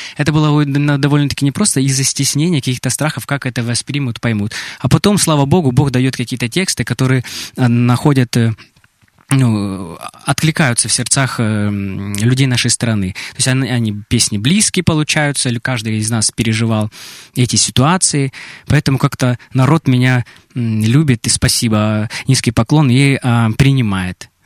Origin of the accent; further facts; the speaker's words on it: Krasnodar, Krasnodar Krai, Russia; я всегда говорю, что я вот с Краснодарского края, я из Краснодара, и всегда мы про Краснодар топим.